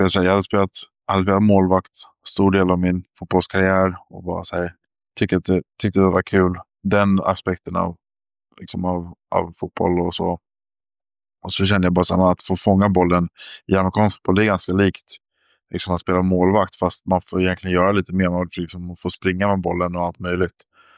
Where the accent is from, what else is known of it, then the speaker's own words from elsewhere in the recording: Stockholm, Stockholm County, Sweden; now in United States; Jag är född och uppvuxen i Stockholm och spelade vanlig fotboll hela min uppväxt